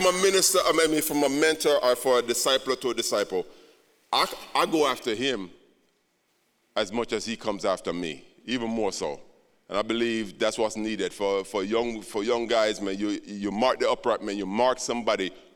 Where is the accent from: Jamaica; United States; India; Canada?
Jamaica; I'm from Jamaica. I want to go back to Jamaica.